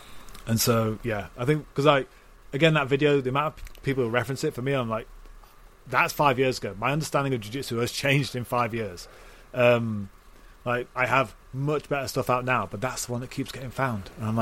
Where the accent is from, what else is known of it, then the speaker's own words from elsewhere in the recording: United Kingdom; British. I'm British. It's how we operate. We've got a monarchy.